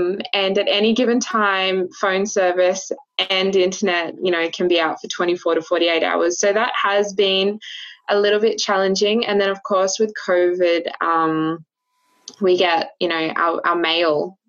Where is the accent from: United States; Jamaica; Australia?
Australia; Milingimbi, Northern Territory; also born or lived in Nhulunbuy / Sydney; I was born in Nhulunbuy, which is on the eastern side of the Northern Territory up there on near the Gulf of Carpentaria up the top. So I was born over there and lived the first few years here in Milingimbi, and then moved to Sydney and a few places around Australia